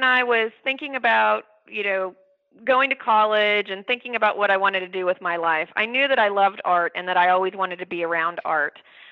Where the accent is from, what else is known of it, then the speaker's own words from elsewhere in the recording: Kansas City, Missouri, United States; I grew up in Kansas City